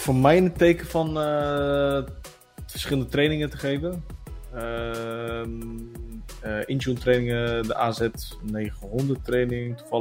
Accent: Portugal; Dus ik ben zelf Portugees uiteraard

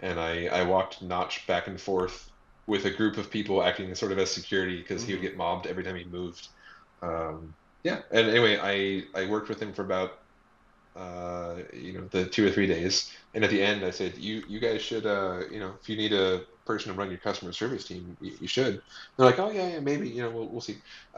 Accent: Whidbey Island, Washington, United States; originally from a little island. Or a big island, really, in Washington State. But I tell everyone I'm from Seattle because no one else knows where Whidbey Island is.

